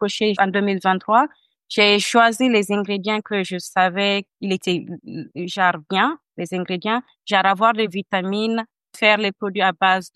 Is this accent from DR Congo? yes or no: no; Guinea; now in Australia; Je suis d'origine de la Guinée. Quand j'ai déménagé en Australie en 2017, j'ai voulu ressembler à la majorité des gens de l'Australie